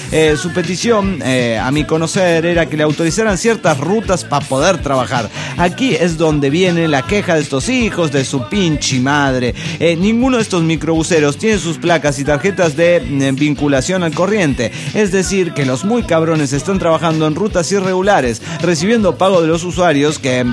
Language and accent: Spanish; Saltillo, Coahuila, Mexico; de Saltillo, Coahuila, México.